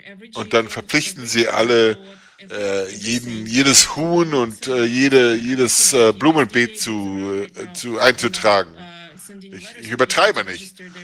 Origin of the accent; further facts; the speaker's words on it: Ukraine; Ich komme aus der Ukraine, ich habe Russland noch nie gehasst. Das hat dieser Krieg hat mein Land vernichtet, mein Dorf vernichtet, meine Stadt.